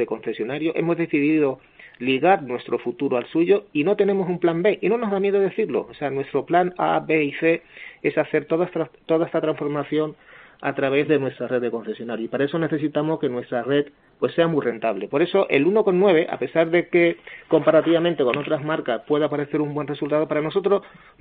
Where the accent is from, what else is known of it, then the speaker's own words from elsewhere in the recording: Isla Cristina, Andalusia, Spain; O Isla Cristina, correcto, que me toca muy cerca, que es mi pueblo.